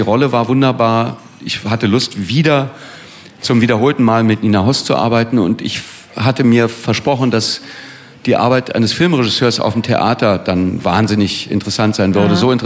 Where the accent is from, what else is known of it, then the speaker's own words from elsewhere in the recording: Berlin, Germany; born there; Ich, einmal bin ich Berliner, und gebürtiger Berliner, Westberliner in dem Fall.